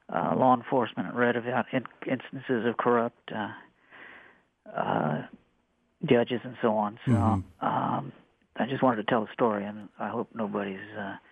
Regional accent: Sidney, Ohio, United States; I came from not too far from where you are. I came from Sydney, Ohio.

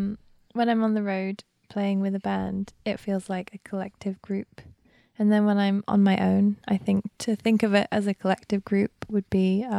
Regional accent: England, United Kingdom; also born or lived in Hong Kong; Yeah, I'm from England, but I was born in Hong Kong.

